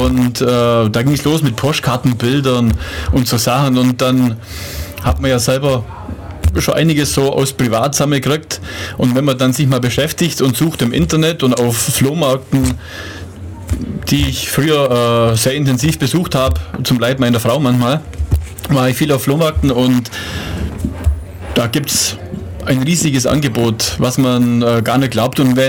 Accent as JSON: {"language": "German", "town": "Weißenhorn", "region": "Bavaria", "country": "Germany", "tie": "born there", "said": "aus Weißenhorn, bin ein gebürtiger Weißenhorner. Mein Vater ist auch ein gebürtiger Weißenhorner, wir sind also richtige Weißenhorner."}